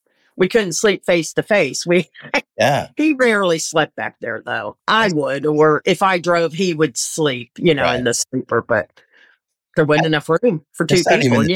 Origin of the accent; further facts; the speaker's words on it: Oklahoma, United States; now in Pittsburgh, United States; I grew up in Oklahoma. So this part of the country, and I live in outside of Pittsburgh, I had never been further east than Arkansas.